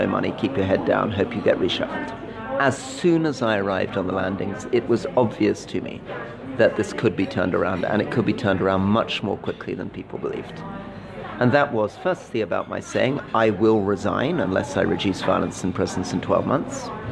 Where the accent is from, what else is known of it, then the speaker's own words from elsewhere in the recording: London, United Kingdom; Fundamentally, I'm a Londoner, but I'm a Londoner who has experience delivering in Britain and all over the world.